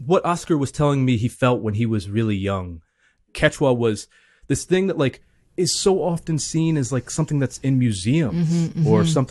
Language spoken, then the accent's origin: English; the South, United States; I grew up in the South here in the U.S. And as a kid, I felt like I was always looking for a way to fit in.